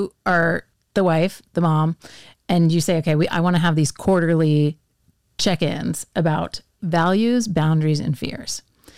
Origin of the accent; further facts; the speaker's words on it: United States; my fear is like I'm raising Europeans. I'm American.